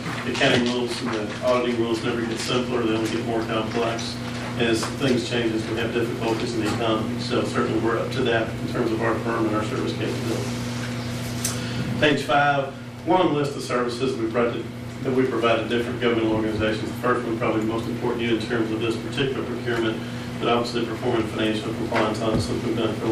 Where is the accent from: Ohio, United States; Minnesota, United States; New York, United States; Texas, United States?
Texas, United States; Amarillo; now in Dallas, United States; I was born and raised in Amarillo.